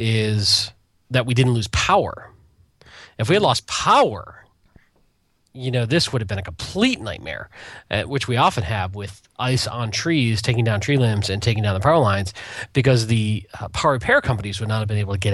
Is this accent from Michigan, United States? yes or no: yes; Detroit, Michigan, United States; I grew up in Detroit, and we looked at the South and went, what's wrong with you people?